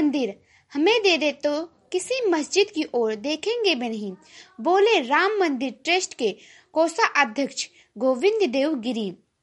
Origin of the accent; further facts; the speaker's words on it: Gonda, Uttar Pradesh, India; और मैं गोंडा जिले से हूँ।